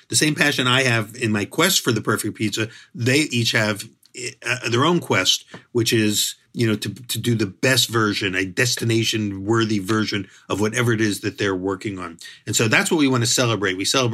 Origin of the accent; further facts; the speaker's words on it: Philadelphia, Pennsylvania, United States; I grew up in Philadelphia, which is a good food city, very good food city.